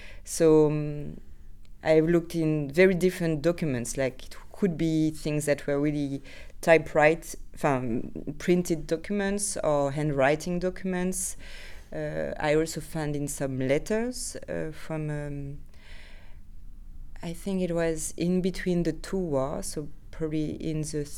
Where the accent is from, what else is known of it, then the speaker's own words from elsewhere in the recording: France; now in Heerlen, Netherlands; I'm an artist from France, and I'm currently working and living in Heerlen, in Zuid-Limburg.